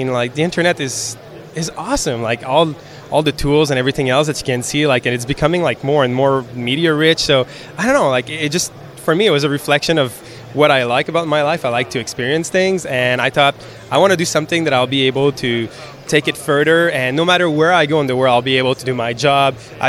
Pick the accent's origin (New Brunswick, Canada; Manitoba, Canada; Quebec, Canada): Quebec, Canada; Montreal; I grew up in Montreal